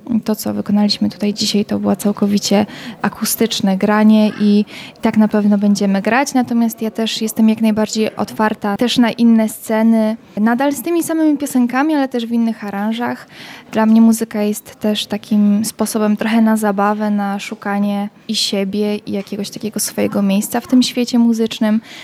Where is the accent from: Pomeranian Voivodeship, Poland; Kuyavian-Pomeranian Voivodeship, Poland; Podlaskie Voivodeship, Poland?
Podlaskie Voivodeship, Poland; Wasilków; Ja w zasadzie pochodzę z Podlasia, z Wasilkowa. Tak, nie z Warszawy.